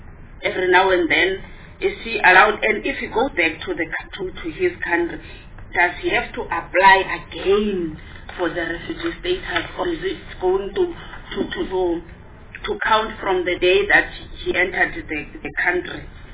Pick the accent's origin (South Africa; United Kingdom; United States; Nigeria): South Africa; It means the problems that we have here in South Africa as South African will also escalate.